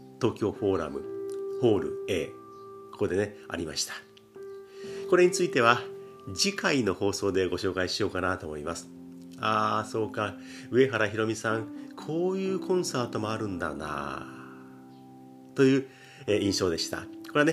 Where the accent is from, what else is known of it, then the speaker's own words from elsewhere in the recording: Kanagawa, Japan; 私は神奈川県生まれ、神奈川県育ちですね。だから横浜の近くに住んでいて、まあ今の住所は横浜市なんですけれども、文化圏というか、場所の説明するときには鎌倉にすごく近い方の横浜っていうふうに、